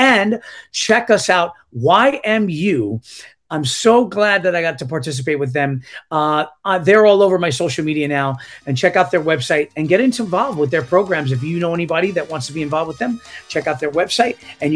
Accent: New York, United States; I'm proud about being Puerto Rican. I'm proud about being a New Yorker

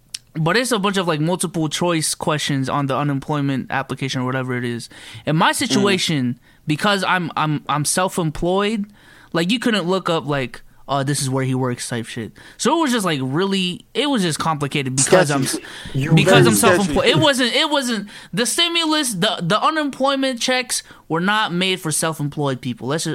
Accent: Philippines; I am from a neighborhood in the Philippines that literally floods up to the gates, dude.

